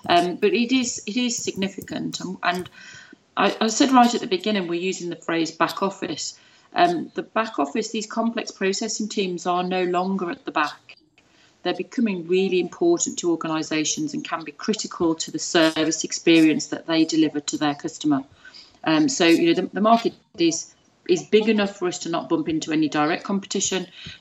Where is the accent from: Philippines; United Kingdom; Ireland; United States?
United Kingdom; Midlands; I'm from the Midlands